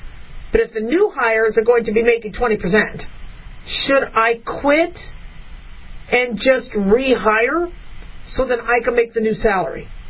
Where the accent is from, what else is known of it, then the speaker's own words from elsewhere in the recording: Arizona, United States; I think it was the Phoenix Gazette and the Arizona Republic when I grew up in Arizona.